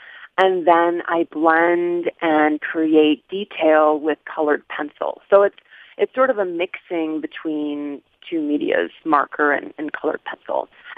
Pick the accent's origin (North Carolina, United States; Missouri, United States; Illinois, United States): Illinois, United States; Darien; So I am from the Chicagoland area, called a suburb called Darien.